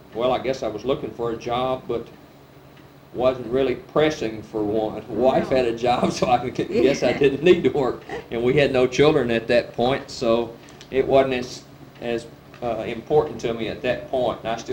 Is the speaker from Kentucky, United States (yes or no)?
yes; Houstonville, Kentucky, United States; I was born in Lincoln County, Kentucky, in the community of Houstonville, which is in the western portion of Lincoln County, and grew up in a rural farm background.